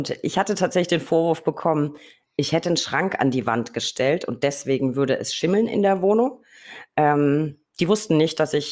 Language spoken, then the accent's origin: German; Berlin, Germany; Muss ich als Berliner natürlich fragen